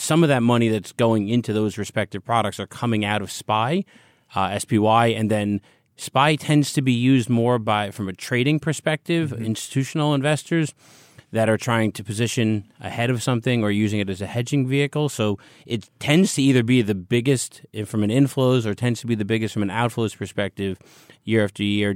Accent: United States; I'm an American. I don't know cricket.

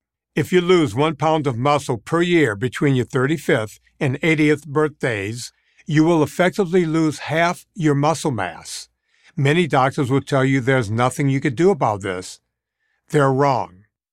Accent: Louisiana, United States; Growing up in Louisiana, I was outside in the sun for hours a day, every day.

